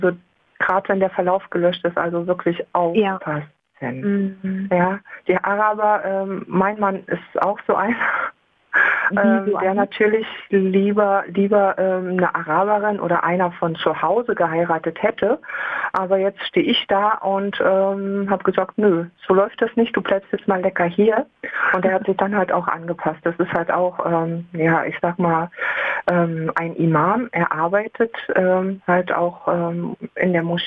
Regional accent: Germany; born there; Ich bin gebürtige Deutsche, bin aber seit 10 Jahren konvertiert, bin mit einem Araber verheiratet.

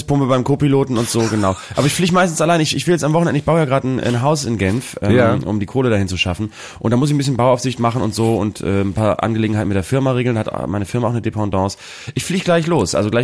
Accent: Germany; Ach komm, sparen, ich bin Deutscher.

